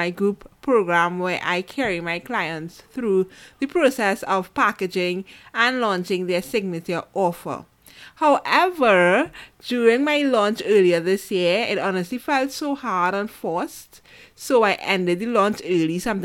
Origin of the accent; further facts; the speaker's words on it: Trinidad & Tobago; born there; I was born in the Caribbean, Trinidad and Tobago, and I've never been anywhere beyond the Caribbean.